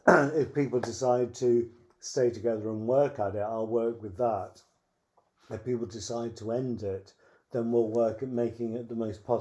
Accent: United Kingdom; and I think that is also to do with being British as well. We're very sensible.

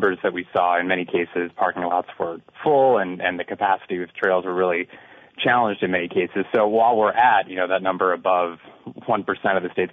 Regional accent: Washington, United States; So I've only been in Vermont. I came from Washington State

